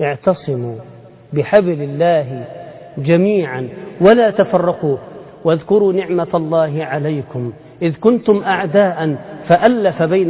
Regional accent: Egypt

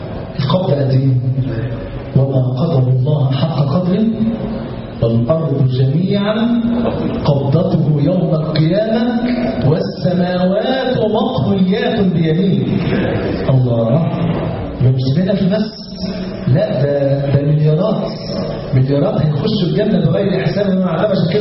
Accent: Egypt; من الظهر الى العصر يعني عندنا في مصر 3 ساعات. عندكم هنا دي ما شاء الله عندكم 1.5 ساعة

